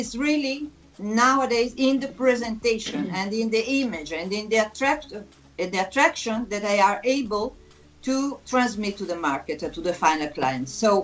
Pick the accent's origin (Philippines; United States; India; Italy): Italy; Vicenza, Veneto; I was born in a region in Veneto and in Vicenza, particularly, which is my hometown